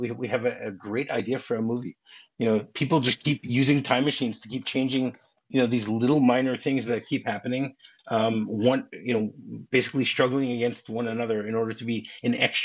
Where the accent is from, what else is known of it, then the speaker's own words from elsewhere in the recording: Michigan, United States; I mean, I grew up in Michigan.